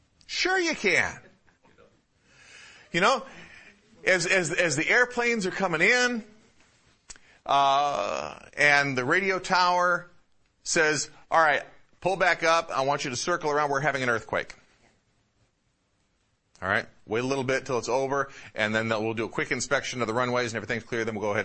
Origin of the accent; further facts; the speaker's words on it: Midwest, United States; I grew up in the Midwest. We have tornadoes in the Midwest.